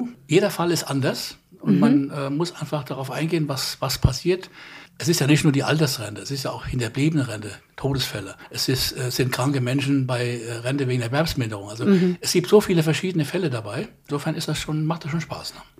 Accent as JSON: {"language": "German", "region": "Hesse", "country": "Germany", "moved": "yes", "said": "Ich bin 74 Jahre alt, seit 49 Jahren verheiratet, komme aus Hessen, wie man sicher in meiner Sprache noch etwas hört, bin aber seit 1981 in Schleswig-Holstein. Und vorher war ich in der Nähe von Wiesbaden und Frankfurt."}